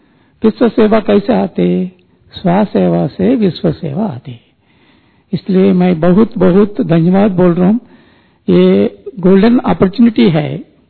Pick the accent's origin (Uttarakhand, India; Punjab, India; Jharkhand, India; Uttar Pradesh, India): Punjab, India; Ludhiana; मैं लुधियाना पंजाब से हूँ।